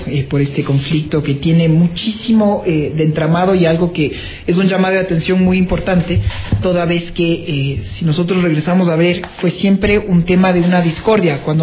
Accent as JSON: {"language": "Spanish", "country": "Ecuador", "said": "todos como ecuatorianos tenemos que estar"}